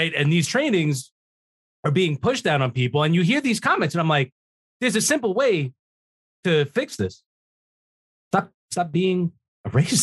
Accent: New York, United States; I didn't even think about that growing up in New York.

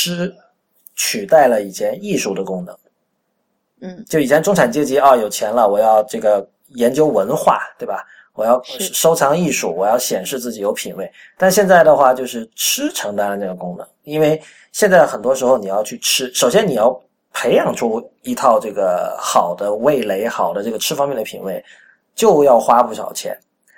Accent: Guangdong, China; 我不算正宗广东人，但是我们从小在广东长大，然后后来我们长大了之后，慢慢的我们开始去探索很多粤菜，因为小时候我们家里可能还是保持了这种北方的饮食习惯

